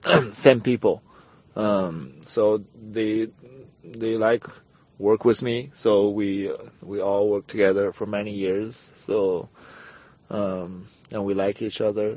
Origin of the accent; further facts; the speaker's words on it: China; English is a second language; moved away as an adult; now in Ames, United States; I was originally from China, and I moved here. I moved to Ames into January 2008. So half of my life was in here, Ames. So this is my second hometown.